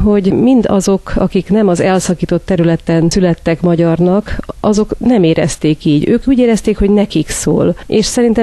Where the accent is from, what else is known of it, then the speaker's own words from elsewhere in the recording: Zakarpattia Oblast, Ukraine; Nagyon jó helyre irányolódik ez a kérdés, mert én kárpátaljai vagyok